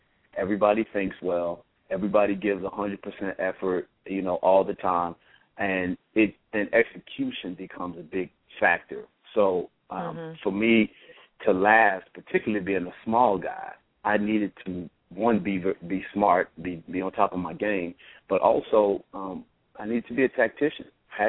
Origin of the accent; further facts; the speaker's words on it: Midwest, United States; I grew up in a Christian home. Growing up in the Midwest, church was a way of life for 95% of everybody.